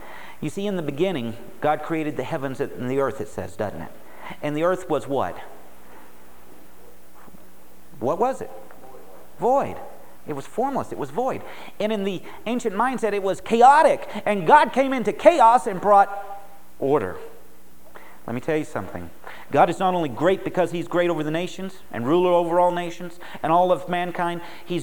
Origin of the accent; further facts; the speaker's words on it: United States; I'm an American. I'm proud of that.